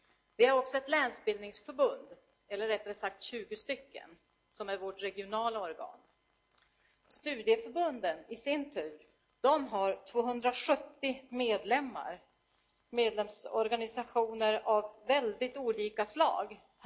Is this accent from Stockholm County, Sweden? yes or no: no; Kalix, Norrbotten County, Sweden; born there; Jag är född i Kalix i Norrbotten.